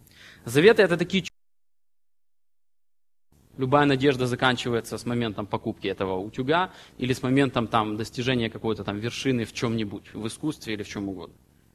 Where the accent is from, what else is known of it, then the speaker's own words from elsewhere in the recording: Ukraine; born there; Меня крестили в детстве. Я принадлежал христианскому направлению, просто потому что я родился в Украине.